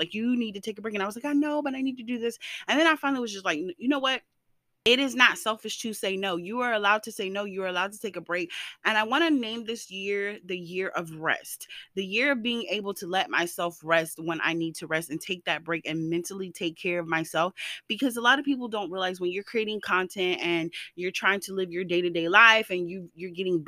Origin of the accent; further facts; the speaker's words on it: Florida, United States; As soon as I say I'm from Florida, people, everybody gives me a look like, oh yeah, because we know.